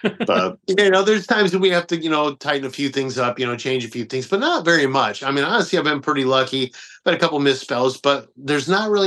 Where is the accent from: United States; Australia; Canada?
United States; Detroit, Michigan; cause I'm originally from Detroit, man. So when I go back home, you know, I go up there